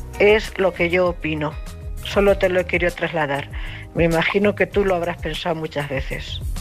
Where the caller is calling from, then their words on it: Cuenca, Castilla-La Mancha, Spain; también castellano manchega como ella, de Cuenca.